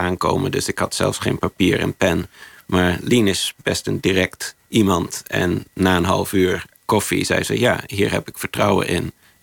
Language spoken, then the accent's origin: Dutch; Oxford, South East England, United Kingdom; Dutch is a second language; omdat ik uit Oxford kom en Nederland eigenlijk niet goed ken.